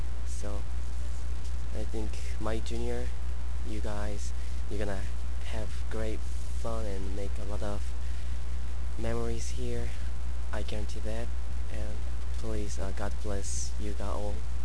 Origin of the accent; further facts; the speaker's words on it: South Korea; English is a second language; I'm from South Korea, Gyeongsang University.